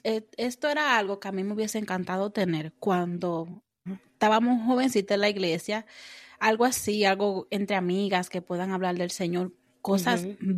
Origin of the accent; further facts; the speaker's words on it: Dominican Republic; now in United States; Yo vengo de la hermosa tierra, República Dominicana, esa bella isla, ¿verdad? Tengo 28 años como tú, Jennifer. Tengo aquí bastante tiempo, ya vine bastante jovencita a Estados Unidos.